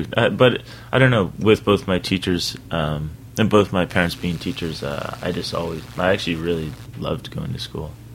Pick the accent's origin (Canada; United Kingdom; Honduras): Canada; Dartmouth, Nova Scotia; I grew up in Dartmouth, Nova Scotia, a small place up there above Maine